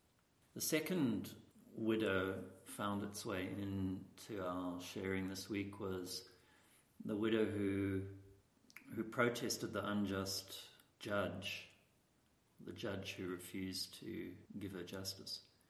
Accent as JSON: {"language": "English", "town": "Cape Town", "region": "Western Cape", "country": "South Africa", "said": "I'm from Cape Town, South Africa"}